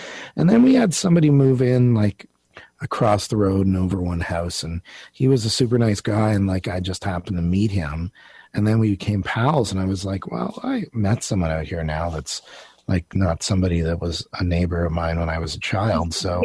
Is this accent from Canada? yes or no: yes; Stittsville, Ontario, Canada; I grew up in Stittsville, but my father was from Quebec City.